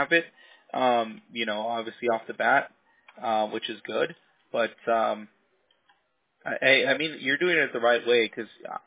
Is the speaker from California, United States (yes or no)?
yes; Orange County, California, United States; I'm born and raised in Orange County, so you know, in Orange County you have you have your Newport Beach, your Huntington Beach